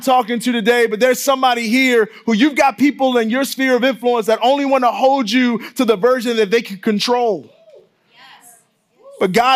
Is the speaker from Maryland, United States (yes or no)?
yes; Baltimore, Maryland, United States; now in Indiana, United States; I grew up in Baltimore. So it's 98% Black. I always had Black teachers. We had a Black mayor.